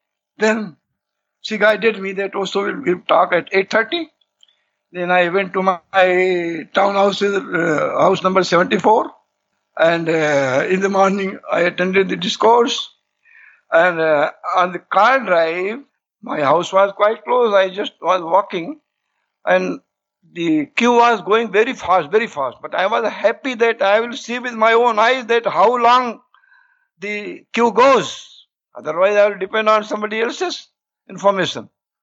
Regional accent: India; I said, I come from India.

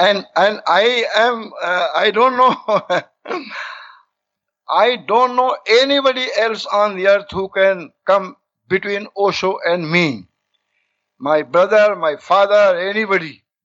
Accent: India; I said, I come from India.

